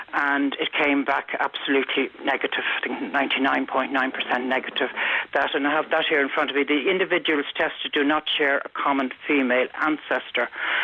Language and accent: English; Dublin, Leinster, Ireland; it was kind of was well known around Dublin, as that I came from Dublin Four, that I wasn't my mother's child.